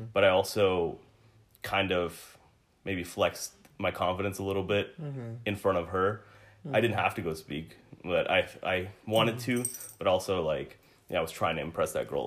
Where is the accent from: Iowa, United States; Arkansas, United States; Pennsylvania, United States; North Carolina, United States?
Arkansas, United States; now in Dallas, United States; I grew up in Arkansas and I wasn't really around Malayalis at all, and. Then for me to come down to Dallas to be surrounded only by Malayalis